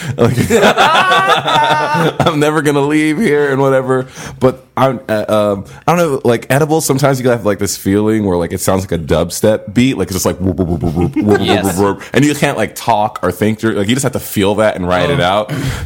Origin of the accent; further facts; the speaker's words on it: McAllen, Texas, United States; I grew up in McAllen, Texas. I went to high school there.